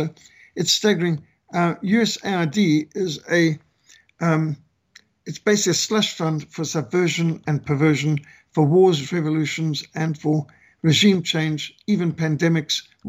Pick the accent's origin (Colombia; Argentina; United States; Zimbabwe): Zimbabwe